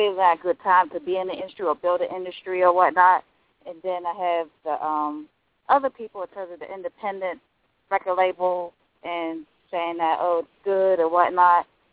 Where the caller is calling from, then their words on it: Pittsburgh, Pennsylvania, United States; I'm calling from Pittsburgh.